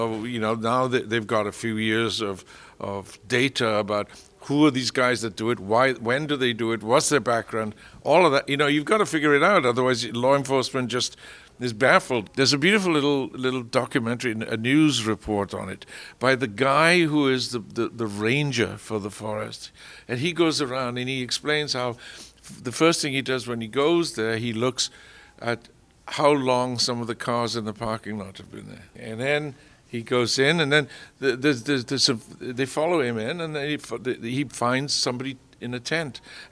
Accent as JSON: {"language": "English", "region": "Wales", "country": "United Kingdom", "moved": "yes", "lives_now": "United States", "said": "I'm a Welshman, and I'm living in America, and I've been living here since 63."}